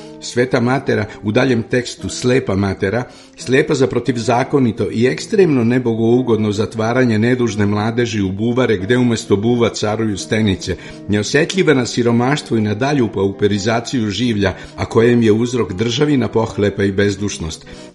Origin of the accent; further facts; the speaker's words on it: Kikinda, Vojvodina, Serbia; zbog kojeg mi je nelagodno što potičem iz Kikinskog distrikta